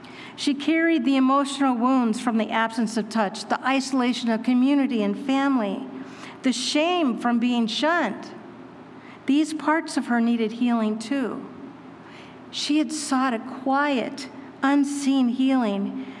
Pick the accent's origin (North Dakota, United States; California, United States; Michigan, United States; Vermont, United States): California, United States; I'm from California.